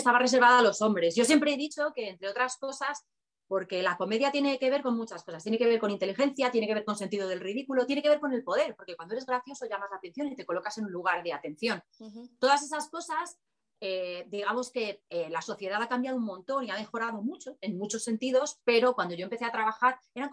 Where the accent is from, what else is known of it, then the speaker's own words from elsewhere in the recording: Spain; mido 1,60 y morena, bajita, soy la española media, con lo cual es facilísimo integrarme en la población